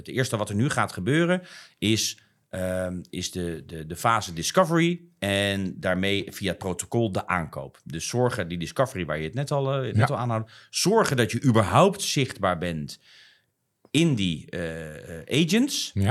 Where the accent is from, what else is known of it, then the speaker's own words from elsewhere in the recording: Netherlands; wij ook als Nederlanders natuurlijk inmiddels gewoon helemaal bekend met online betalingen en alles doen.